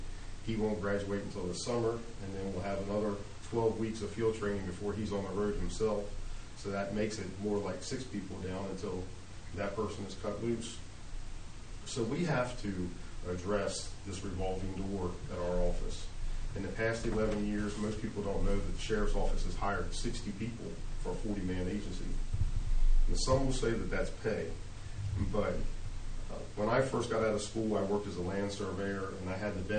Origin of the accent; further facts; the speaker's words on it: Ridgely, Maryland, United States; I grew up in a town not the size of Fellowsburg. I grew up in Ridgely, but it's a lot like Fellowsburg. There's not a lot for young people to do.